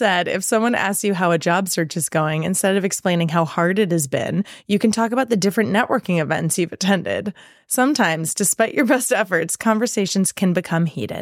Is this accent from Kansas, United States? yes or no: no; Florida, United States; born there; now in California, United States; It's not my fault I was born in Florida and now live in California.